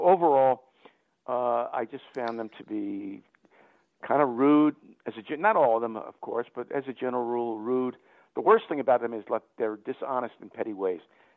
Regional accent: New York, United States; You know, I grew up on Long Island

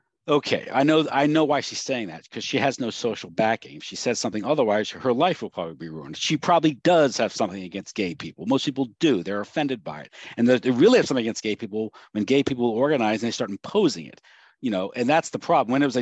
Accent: United States; I'm an American

